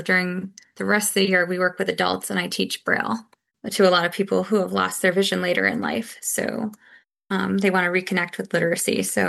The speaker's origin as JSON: {"language": "English", "town": "Boston", "region": "Massachusetts", "country": "United States", "said": "Wicked is because I'm from Boston"}